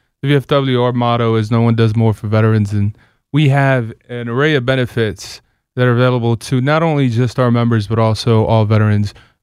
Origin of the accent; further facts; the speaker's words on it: Silver Spring, Maryland, United States; I'm one of those rare locals, so I grew up here in Silver Spring, Maryland.